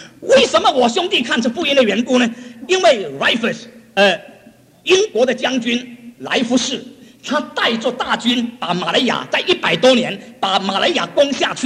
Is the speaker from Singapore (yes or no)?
yes; Singapore; 新加坡，我本身是新加坡人，所以我对新加坡很熟悉。